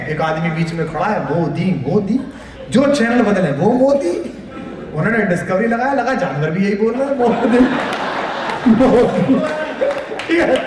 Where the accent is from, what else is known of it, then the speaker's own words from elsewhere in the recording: Meerut, Uttar Pradesh, India; born there; हम उत्तर प्रदेश में पैदा हुए, मेरठ कमिश्नरी में